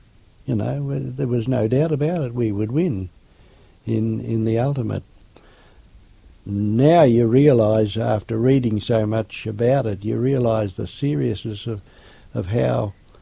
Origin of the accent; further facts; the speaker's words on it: Bayswater, Australia; Where I grew up in Bayswater, we had Italians and Croats and Russians